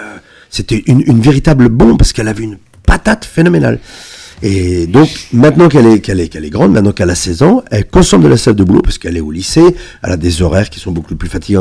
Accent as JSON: {"language": "French", "country": "France", "tie": "born there", "said": "je suis quelqu'un de la campagne, moi je suis né à Cérenfoultourte, en plein milieu de la campagne"}